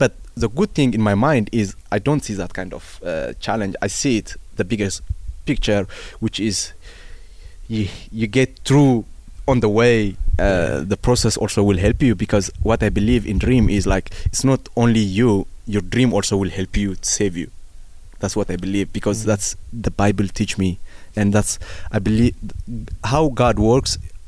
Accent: Tigray, Ethiopia; English is a second language; So I don't want them to struggle, because I see I am from Tigray or they are from Tigray.

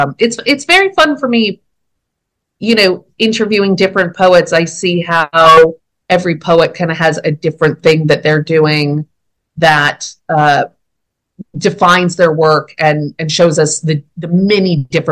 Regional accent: California, United States; I grew up, I spent a lot of time in Southern California, and I grew up in California overall

